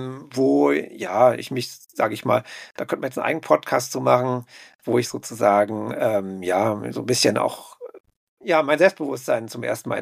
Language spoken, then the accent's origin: German; Berlin, Germany; Ich bin in Berlin-Spandau, also ich bin in Berlin-Wilmersdorf geboren, bin dann später meine Eltern, als ich 9 war, nach Berlin-Spandau gezogen, beziehungsweise Starken, das war in den 80er Jahren